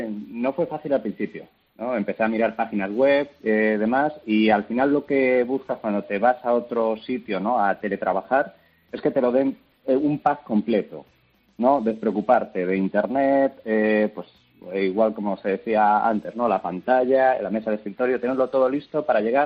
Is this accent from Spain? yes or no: yes; Ciudad Real, Castilla-La Mancha, Spain; now in Canary Islands, Spain; Bueno, lo mejor podríamos decir que yo soy de Ciudad Real, ¿no?